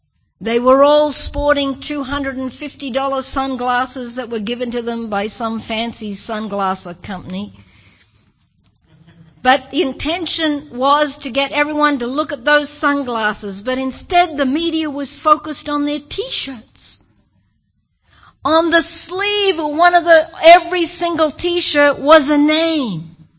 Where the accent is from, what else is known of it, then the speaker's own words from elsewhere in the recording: Australia; I'm Australian, get over it.